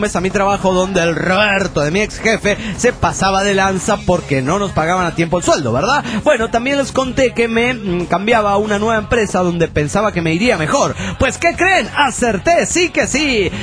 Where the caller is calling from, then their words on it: Tuxtla Gutiérrez, Chiapas, Mexico; de Tuzla Gutiérrez, Chiapas.